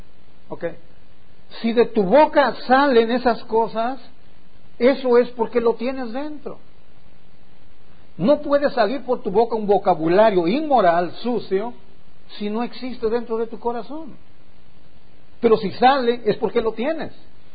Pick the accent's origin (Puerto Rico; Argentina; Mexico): Mexico; Mexico City; Los mexicanos, especialmente los que venimos de la Ciudad de México